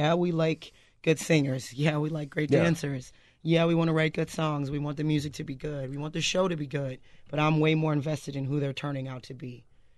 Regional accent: Chicago, Illinois, United States; South side of Chicago.

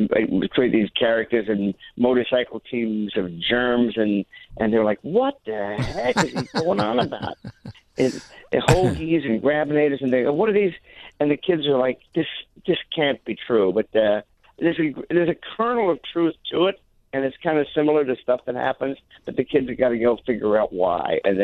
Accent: Australia; I grew up in Australia.

